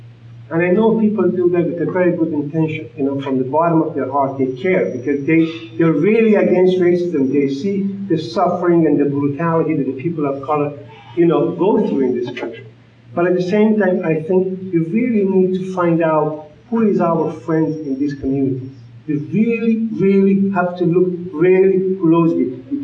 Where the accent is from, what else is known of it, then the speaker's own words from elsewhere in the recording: Iran; I'm from Iran, for example. You can look in my community. We are very different people.